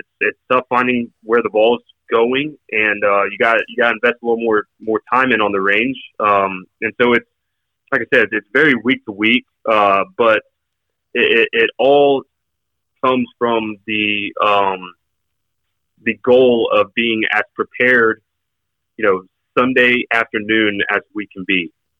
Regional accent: Oklahoma, United States; Like, growing up in Oklahoma, everything's kind of the same around here.

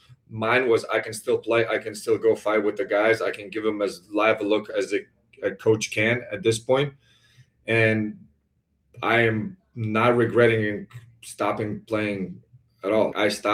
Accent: Lithuania; English is a second language; I played in Spain, I played in Lithuania, I grew up in Lithuania.

